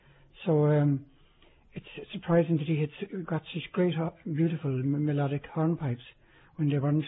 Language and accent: English; Kanturk, County Cork, Ireland; And I'm from Kenturk, so I thought, bloody hell, I'll have a look at this.